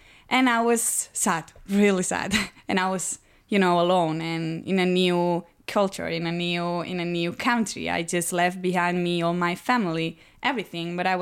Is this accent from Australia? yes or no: no; Spain; English is a second language; moved away as an adult; I'm from Spain, so I was living there like since, I don't know, 8 months ago.